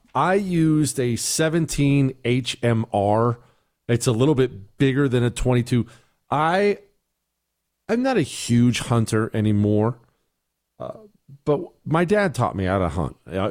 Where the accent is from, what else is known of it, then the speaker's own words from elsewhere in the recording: Montana, United States; I was raised in Montana. I was raised on that stuff.